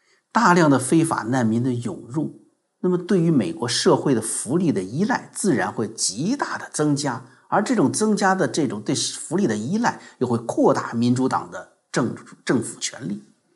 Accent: China; moved away; 我们从中国来太清楚了

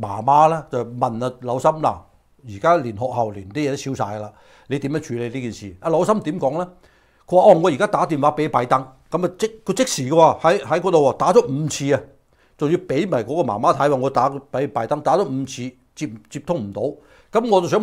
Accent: California, United States; 所以我哋自己加州人嚟講啦或者係我哋美國人嚟講嘅話咧

